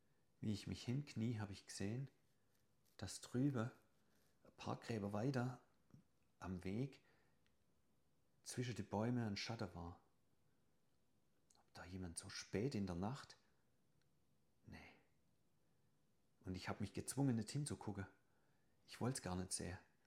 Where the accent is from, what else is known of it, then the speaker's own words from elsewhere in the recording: Baden-Württemberg, Germany; in dem Dorf, wo ich aufgewachsen bin, früher auf der Schwäbischen Alb